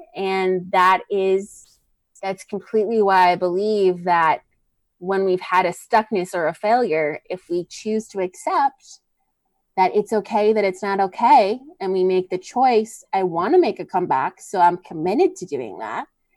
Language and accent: English; Chicago, Illinois, United States; So I went, now I'm from Chicago, so food is, drinks are very expensive